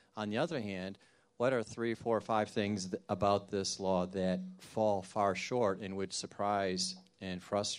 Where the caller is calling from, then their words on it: East Grand Rapids, Michigan, United States; from East Grand Rapids.